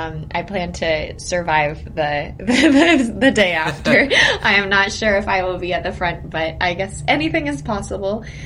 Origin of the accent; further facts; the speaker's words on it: United States; As an American, we're like, you know, we see like the love that, you know, Europe has for the sport.